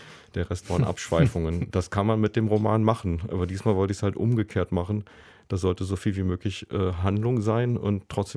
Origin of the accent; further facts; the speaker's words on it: East Germany, Germany; Also ich komme ja aus der DDR, bin da zumindest aufgewachsen und kenne also so eine Art Diktatur, die aber immer unter Geldmangel litt.